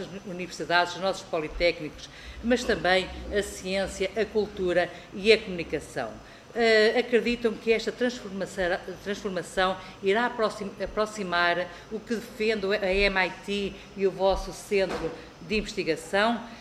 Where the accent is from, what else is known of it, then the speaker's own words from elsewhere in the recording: Norte, Portugal; eu sou do distrito de Bragança, e muitos do meu distrito, muitos concelhos do meu distrito, nem têm nem 2, nem 3, nem 4G